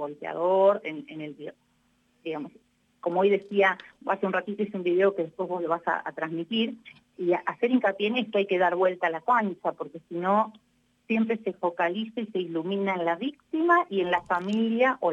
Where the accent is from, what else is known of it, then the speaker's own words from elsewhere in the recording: Argentina; soy, bueno, de Argentina, sí, tengo por ambas partes, mis antecedentes son antepasados con vascos